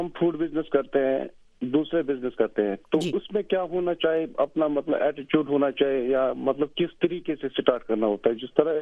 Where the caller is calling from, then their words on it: Sopore, Jammu and Kashmir, India; میں کشمیر سری نگر سے فون کر رہا ہوں, سوپور سے.